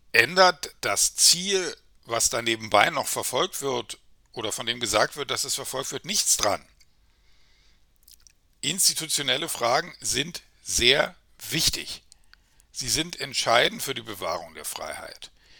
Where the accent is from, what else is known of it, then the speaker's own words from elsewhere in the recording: Germany; in meinem Herkunftsland, in der Deutschen Demokratischen Republik